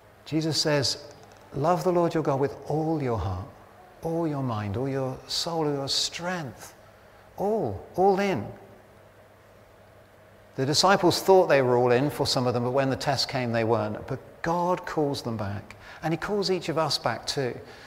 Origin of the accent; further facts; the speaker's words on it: United Kingdom; Now, for us as British people, we're kind of going, well, you know, we would have done it, we would have been much more gentle than that. In fact, we're so British